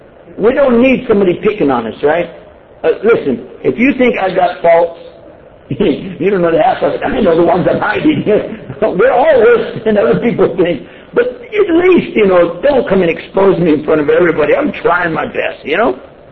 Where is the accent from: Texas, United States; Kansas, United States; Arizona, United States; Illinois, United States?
Texas, United States; Hey, what do you want, I'm from Texas. Don't mess with Texas.